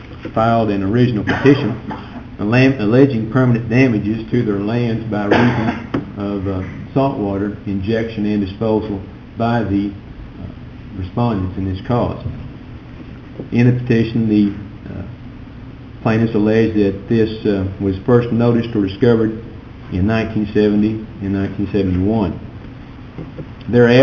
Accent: Wichita Falls, Texas, United States; I'm an attorney from Wichita Falls, and I represent the petitioners in this cause.

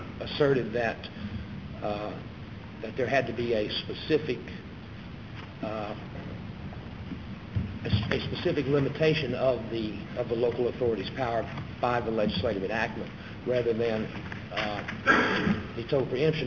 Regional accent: Dallas, Texas, United States; And I'm also from Dallas.

